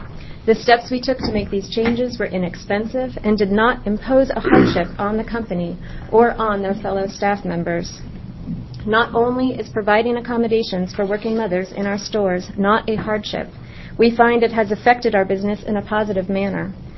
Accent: Portland, Oregon, United States; from Portland, Oregon.

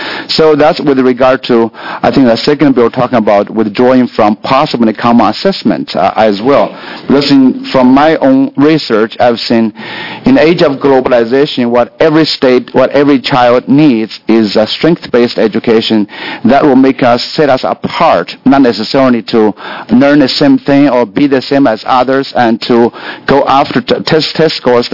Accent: China; I grew up in China.

